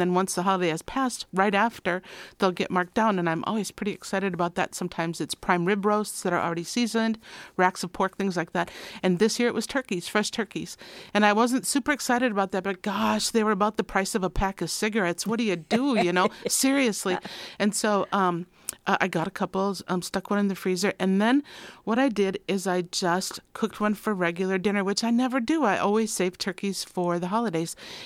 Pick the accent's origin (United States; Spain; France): United States; Minnesota; Well, and I'm from Minnesota.